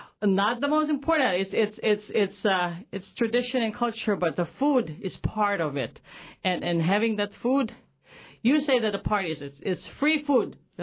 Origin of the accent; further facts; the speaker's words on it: Iloilo, Western Visayas, Philippines; now in Juneau, United States; I came from the Visayan Island too, but I'm Ilonggo from Iloilo.